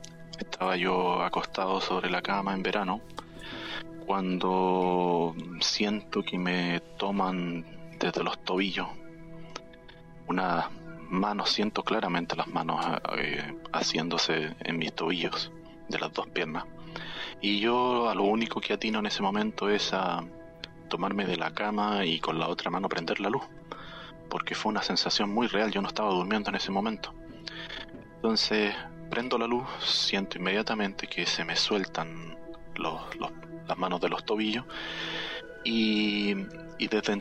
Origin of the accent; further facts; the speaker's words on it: Chile; soy de Chile.